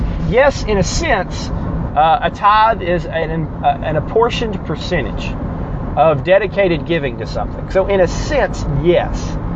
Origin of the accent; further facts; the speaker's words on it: Chattanooga, Tennessee, United States; Like, the church where I grew up in Chattanooga, Woodland Park Baptist Church, is pretty big.